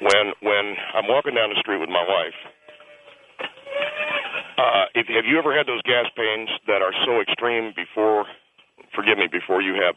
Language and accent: English; Knoxville, Tennessee, United States; I grew up in Knoxville, Tennessee.